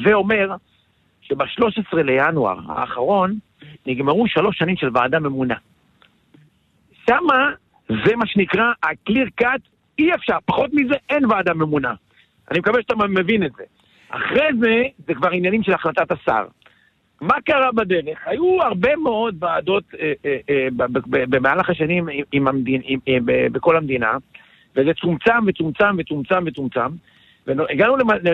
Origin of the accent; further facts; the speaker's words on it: Tiberias, Northern District, Israel; born there; אני נולדתי בשכון אחווה, בטבריה.